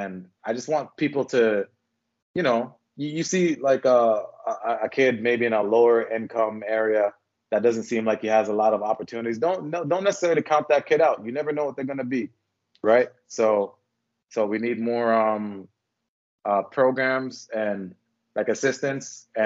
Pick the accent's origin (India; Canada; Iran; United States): Canada; Toronto, Ontario; I grew up in Toronto, and Toronto does have hoods, and there's ghettos everywhere.